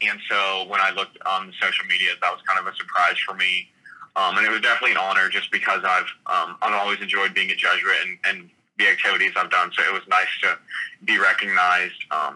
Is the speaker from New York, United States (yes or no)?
no; San Antonio, Texas, United States; born there; so I was born in San Antonio on an Air Force base.